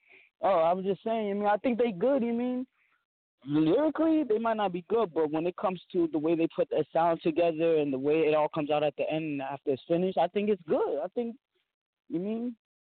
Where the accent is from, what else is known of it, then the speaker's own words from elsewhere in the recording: Lebanon, Pennsylvania, United States; Right now, I'm from Lebanon, PA. Lebanon, Pennsylvania, you know. Not really a big city.